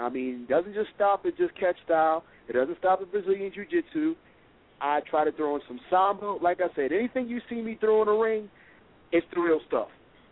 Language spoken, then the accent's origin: English; Philadelphia, Pennsylvania, United States; I mean, where I grew up in Philadelphia in West Oak Lane, he grew up around the corner from me.